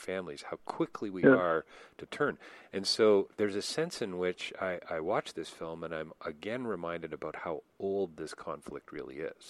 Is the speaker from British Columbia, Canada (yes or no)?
no; Toronto, Ontario, Canada; being a Canadian coming from Toronto, having spent a lot of time overseas, a lot of time working in different cultures